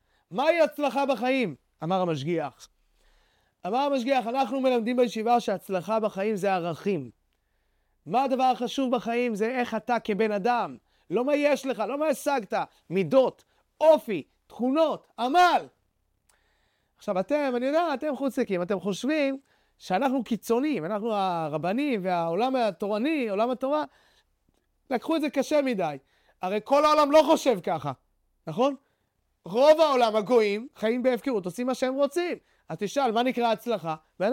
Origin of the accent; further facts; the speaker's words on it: United States; אבל שוב, אנחנו היינו אמריקאים, אנחנו היינו עקשנים, היינו מעצבנים